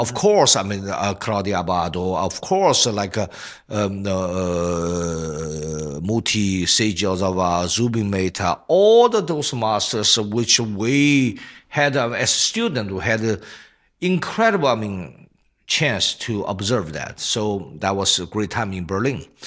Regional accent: China; German is a second language; now in Germany; Und als Chinese also hierher kommen, ist unglaubliche so Erfahrung gehabt.

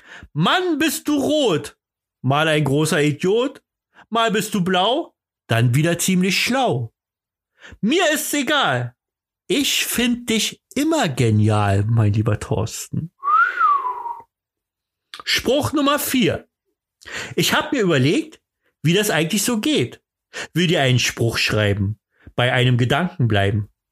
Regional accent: East Germany, Germany; Nee, die hießen früher bei uns im Osten, hießen die Lackbilder.

